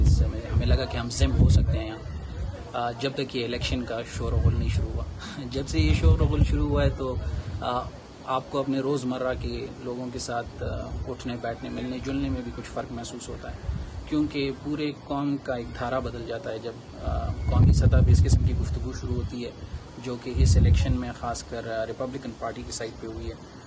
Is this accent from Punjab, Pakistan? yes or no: no; Peshawar, Khyber Pakhtunkhwa, Pakistan; moved away as an adult; now in Cleveland, United States; میرا تعلق پشاور سے ہے, میری ساری زندگی میری ایجوکیشن پشاور میں ہوئی ہے, میں یہاں پہ ریزیڈنسی کرنے آیا ہوں کلیولینڈ میں. پچھلے میرا خیال ہے 2 سال سے, 2014 سے میری رہائش ہے. I am N immigrant.